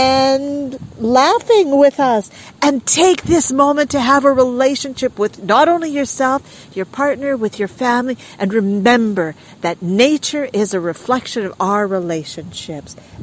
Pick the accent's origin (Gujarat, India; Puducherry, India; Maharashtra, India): Puducherry, India; Pondicherry; We're from Pondicherry.